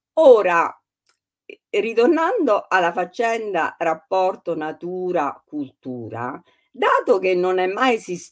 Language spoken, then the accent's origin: Italian; Tuscany, Italy; Per esempio nel mio paese, il Maremma